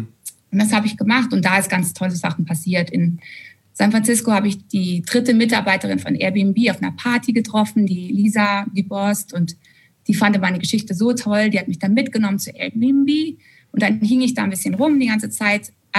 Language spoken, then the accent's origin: German; Germany; ich als Deutsche